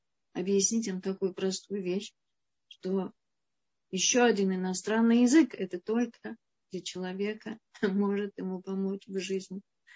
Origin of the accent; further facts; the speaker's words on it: Russia; мы, приехавшие из России, у нас есть своя прекрасная культура русская, которая нам совершенно не нужно выбрасывать. И есть русский язык